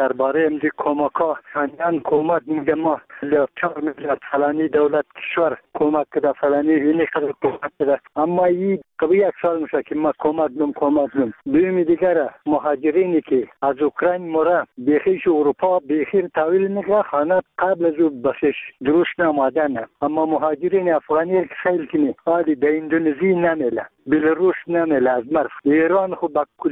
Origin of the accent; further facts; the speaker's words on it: Bamyan, Afghanistan; ما یک تن از بامیانیم.